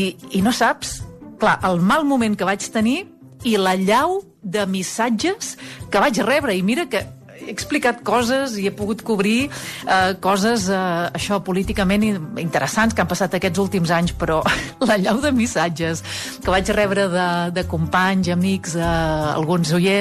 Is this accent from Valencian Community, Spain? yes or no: no; Vic, Catalonia, Spain; tinc 40 anys, soc de Vic